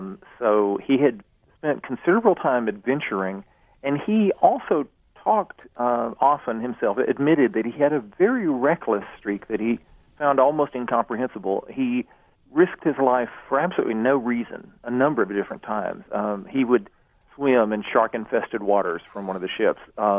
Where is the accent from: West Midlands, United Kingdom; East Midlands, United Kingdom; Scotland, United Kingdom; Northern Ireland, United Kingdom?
Scotland, United Kingdom; Edinburgh; And then growing up in Edinburgh itself, the city was infused with respect for writing and scholarship.